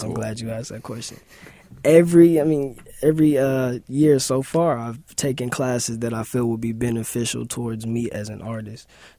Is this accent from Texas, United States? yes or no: no; Arkansas, United States; also born or lived in Hawaii; From the South. I'm from Arkansas, actually.